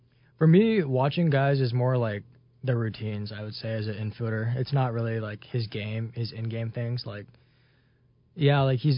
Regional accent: Hawaii, United States; So I grew up in Hawaii, just played throughout my high school, and then got recruited, and I went to Northern Colorado.

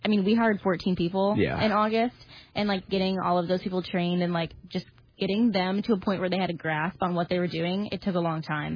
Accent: Bourbonnais, Illinois, United States; at a different radio station, like, in my hometown in Bourbonnais

